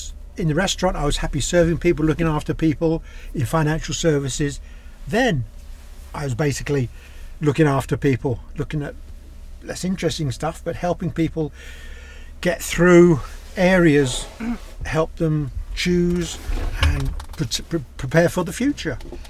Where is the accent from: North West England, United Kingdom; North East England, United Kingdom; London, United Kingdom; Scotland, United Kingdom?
London, United Kingdom; I was born in London. Lived there for till about 18.